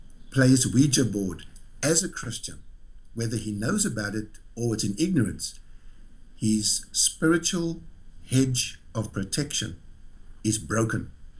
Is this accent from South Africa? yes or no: yes; Cape Town, Western Cape, South Africa; And when I left Johannesburg after my army training was finished, I went back to Cape Town, my hometown.